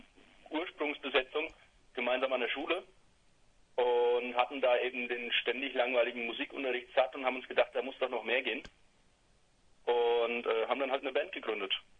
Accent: Ostheim, Bavaria, Germany; Wir stammen ursprünglich aus Unterfranken. Da aus dem schönen Städtchen, ja, Ostheimer Gegend.

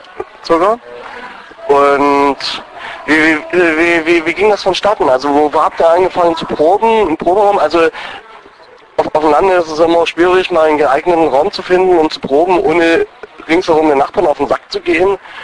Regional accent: Saxony, Germany; Also ich kenne ja Burgstedt gerade mal seit einem Jahr. Ich komme aus Oberlausitz

